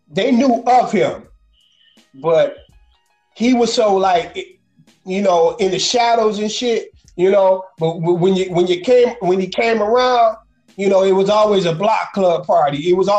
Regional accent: New York, United States; it didn't matter if I came from the West Side, New York, and then came out there. But it was just not just Southwest Detroit.

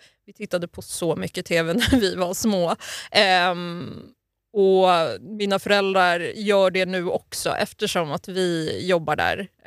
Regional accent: Botkyrka, Stockholm County, Sweden; Ja, jag är uppvuxen i norra Botkyrka, så precis utanför Stockholms innerstad.

